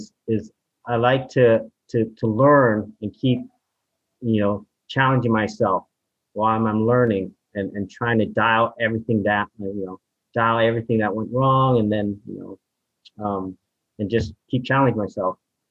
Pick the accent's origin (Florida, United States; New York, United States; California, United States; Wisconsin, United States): California, United States; I grew up in Marin